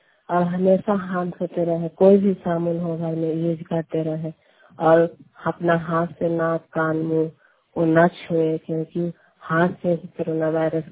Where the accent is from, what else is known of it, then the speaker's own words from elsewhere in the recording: Pachaura, Bihar, India; मैं पचौरा गांव से हूँ